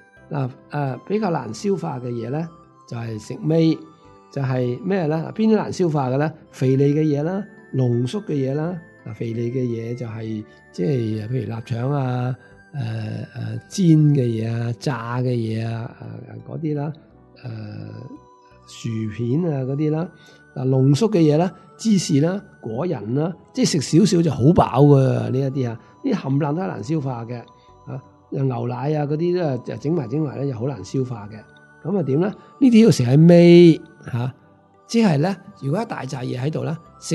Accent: Hong Kong

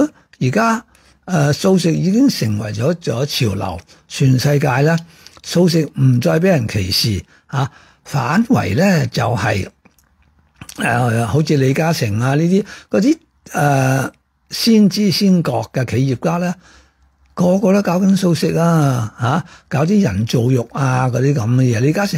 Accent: Hong Kong; 我哋香港人系喺一个温室里面

